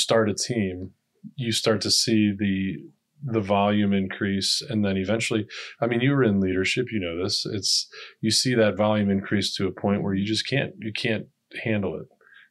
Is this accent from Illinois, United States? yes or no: no; Cleveland, Ohio, United States; Cleveland.